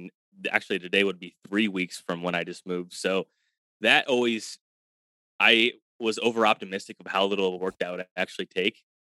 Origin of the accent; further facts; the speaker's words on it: Illinois, United States; I'm from Illinois.